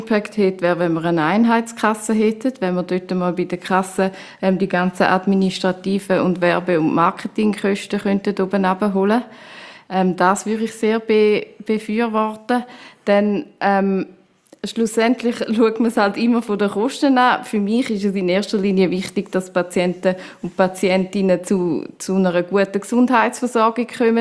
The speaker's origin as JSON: {"language": "German", "town": "Stammheim", "region": "Zurich", "country": "Switzerland", "tie": "born or raised there", "lives_now": "Zurich, Switzerland", "said": "Ich bin aber aufgewachsen in Stammheim, im Wieland, auf dem Land, auf dem Bauernhof."}